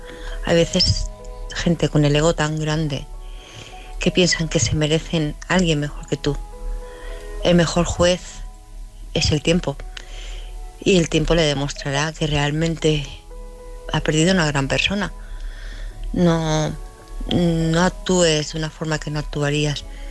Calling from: Tarragona, Catalonia, Spain; de Tarragona.

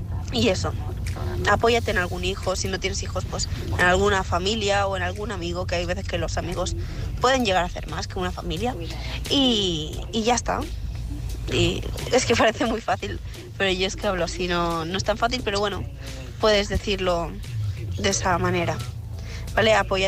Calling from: Barcelona, Catalonia, Spain; Hola, buenas. Yo soy una corresponsal de Barcelona.

